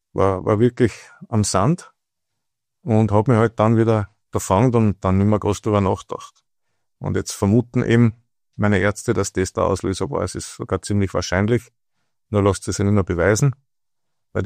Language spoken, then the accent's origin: German; Zell am See, Salzburg, Austria; born there; Also ich bin vor 47 Jahren in Zell am See geboren, in Salzburg. Ganz normal aufgewachsen